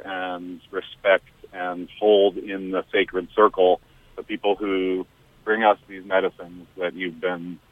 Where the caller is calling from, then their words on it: Leverett, Massachusetts, United States; I'm calling from Leverett.